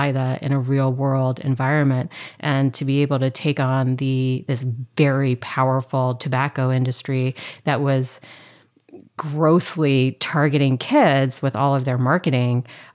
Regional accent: Miami, Florida, United States; I grew up in Miami, Florida, and I went to college at University of Miami.

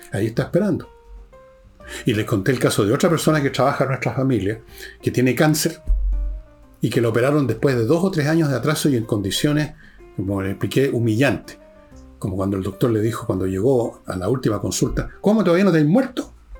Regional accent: Chile; como yo, como usted, como muchos chilenos

